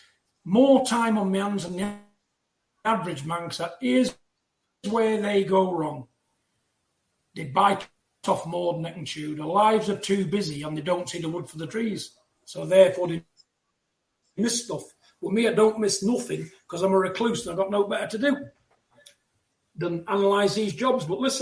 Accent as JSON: {"language": "English", "country": "United Kingdom", "said": "Support your man. Support your man. You know, because we're all British people."}